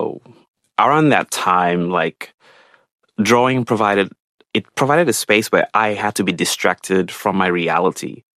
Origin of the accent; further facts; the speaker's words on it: Mount Hagen, Western Highlands, Papua New Guinea; I grew up in Mount Hagen, so which is regarded as the third largest city, and that's in quotations, in PNG. It's up in the mountains, and it's very, very cold.